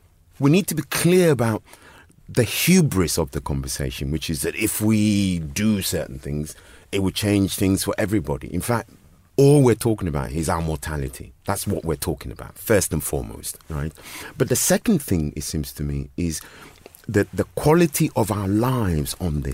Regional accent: London, United Kingdom; I grew up in West London, just off the Lotts Road in Chelsea, and in the shadow of Battersea Power Station

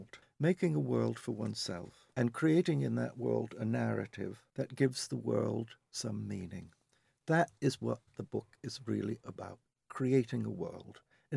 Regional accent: United Kingdom; considered British because I say aluminium, I say vitamin, I say urinal. I have to be tomato. So, yes, I'm British.

